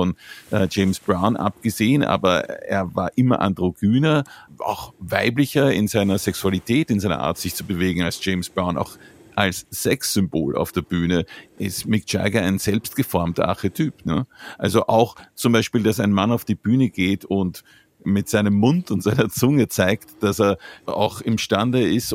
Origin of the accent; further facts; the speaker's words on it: Austria; ich als Österreicher würde sagen unter der Fuchtel